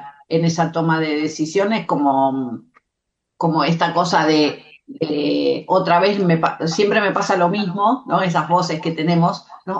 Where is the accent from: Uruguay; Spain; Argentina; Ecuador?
Argentina; Como argentinos ya sabemos que tenemos esa capacidad de poder observar y en el momento poder actuar